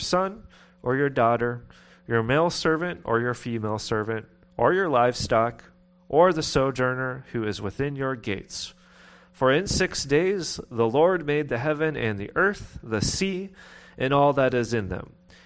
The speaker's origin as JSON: {"language": "English", "region": "Pennsylvania", "country": "United States", "said": "So I'm from Pennsylvania, not from New Jersey, right?"}